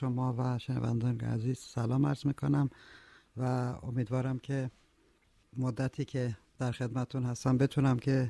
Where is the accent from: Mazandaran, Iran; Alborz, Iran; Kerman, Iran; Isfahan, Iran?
Kerman, Iran; also born or lived in Tehran / Tabriz / Urmia; من در تهران به دنیا آمدم، ولی دوران بچگی در کرمان بودیم، من پدرم ارتشی بود و زیاد مسافرت میکردیم و در تبریز و رضایه بودیم